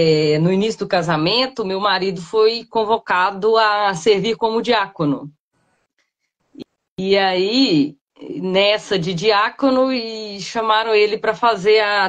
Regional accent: Minas Gerais, Brazil; now in United States; eu sou mineira e em 2004 eu me mudei para os Estados Unidos

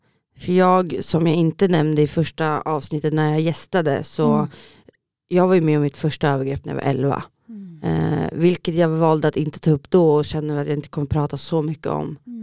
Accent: Uppsala, Uppsala County, Sweden; born there; Jag föddes då 93 i Uppsala. Akademiska sjukhuset.

